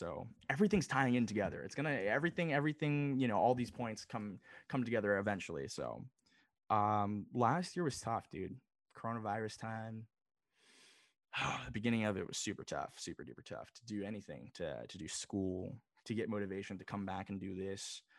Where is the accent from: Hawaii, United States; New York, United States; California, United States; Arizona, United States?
California, United States; Los Angeles; I'm from Los Angeles, so it's kind of like in my blood at this point.